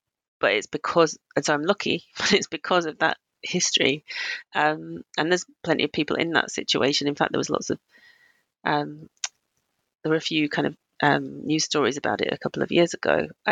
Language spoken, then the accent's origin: English; United Kingdom